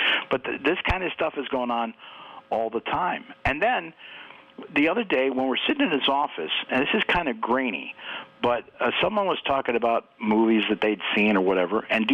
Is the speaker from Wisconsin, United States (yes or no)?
yes; Milwaukee, Wisconsin, United States; you know, Murph, I'm from the Milwaukee area